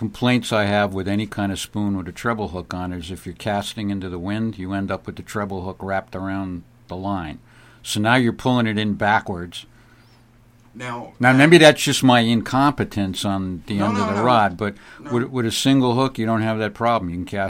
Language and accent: English; New England, United States; You know, I'm obviously from New England, so I've done that type of fishing